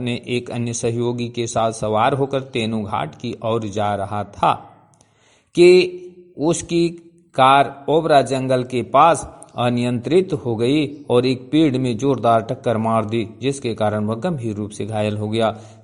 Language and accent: Hindi; Petarwar, Jharkhand, India; मैं सामुदायिक संवाददाता पेटरवार से हूं।